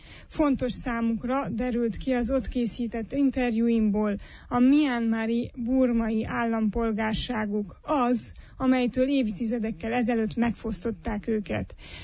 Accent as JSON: {"language": "Hungarian", "region": "Transylvania", "country": "Romania", "said": "Erdélyi magyarként voltam kíváncsi arra, hogyan zajlott le ez az állampolgársági jogfosztás."}